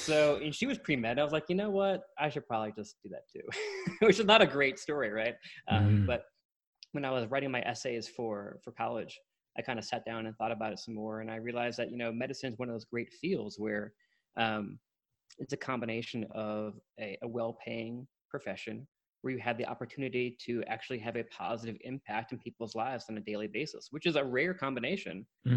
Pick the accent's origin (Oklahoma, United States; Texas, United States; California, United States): Texas, United States; Dallas; also born or lived in Bronx, New York; So I was born in New York, and I kind of grew up in the Bronx for the first, 8 years of my life. Then we moved to Dallas with my family.